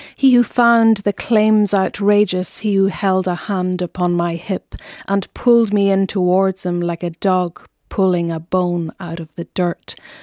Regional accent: County Donegal, Ireland; So the story that I grew up with in Northwest Donegal

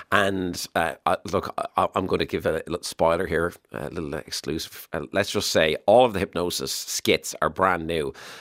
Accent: Waterford, Munster, Ireland; So I'm from Waterford, as you mentioned

